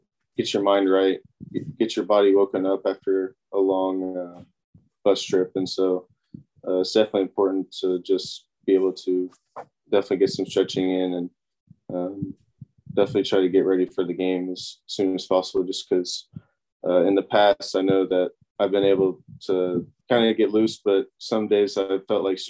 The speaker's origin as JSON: {"language": "English", "region": "Tennessee", "country": "United States", "tie": "born or raised there", "said": "Yeah, I grew up like in a small town, like 20 minutes north of Nashville, maybe about like 4,000 people there, just small little country town."}